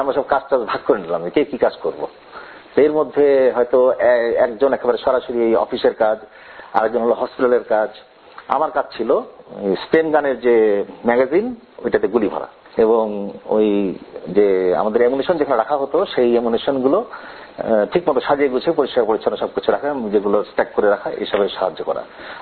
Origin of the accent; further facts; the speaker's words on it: Bangladesh; স্বাধীন বাংলাদেশে আমি তো পাকিস্তানি ছিলাম, আমরা পাকিস্তানি ছিলাম, পাকিস্তানি পরে আমরা বাংলাদেশি হলাম